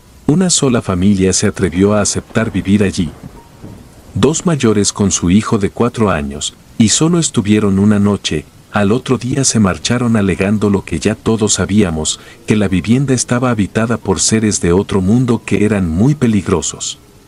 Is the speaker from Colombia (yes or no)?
no; Sancti Spíritus, Cuba; soy nativa de un municipio de la provincia de Sancti Spíritus en Cuba.